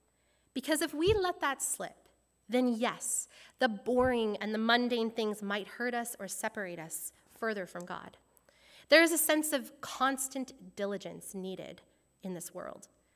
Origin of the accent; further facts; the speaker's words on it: Canada; I'm from Canada